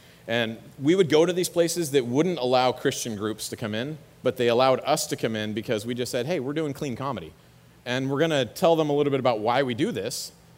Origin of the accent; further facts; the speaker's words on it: Newbury Park, California, United States; So let me just share a little bit about me. I grew up in Newbury Park.